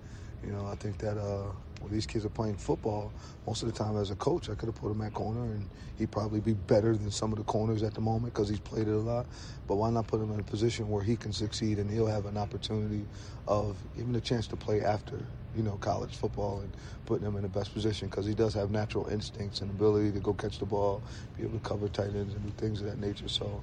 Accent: Camden, New Jersey, United States; I'm from Camden, New Jersey.

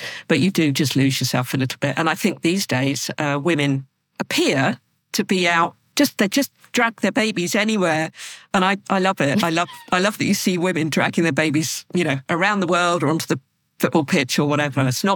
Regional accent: Guildford, South East England, United Kingdom; I was born in Guildford, Surrey, so I still live very locally. So it's my hometown and I still love it to bits. My father still lived in the house that we were brought up in.

